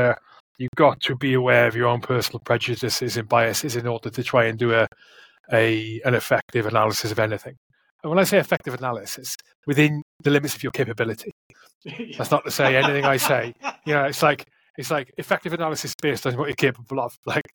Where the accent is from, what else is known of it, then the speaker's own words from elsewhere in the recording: United Kingdom; I'm British.